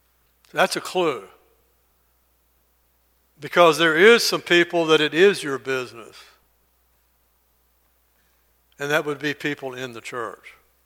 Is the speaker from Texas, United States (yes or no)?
yes; Corpus Christi, Texas, United States; As I said, I was raised in Corpus with a very large Navy base, a large Navy presence, and most of those men had tattoos.